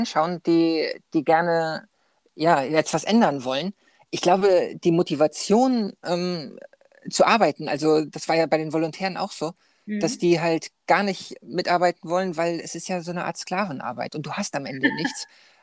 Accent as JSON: {"language": "German", "region": "Northern Germany", "country": "Germany", "moved": "yes", "said": "weil ich bin in Deutschland nicht mehr, aber genau aus dem Grund. Weil bei uns"}